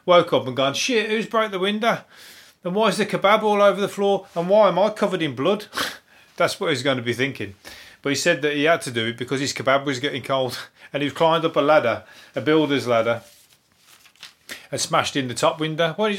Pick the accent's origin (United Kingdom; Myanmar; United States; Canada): United Kingdom; West Midlands; accent: Brummie; My accent's the Brummy accent.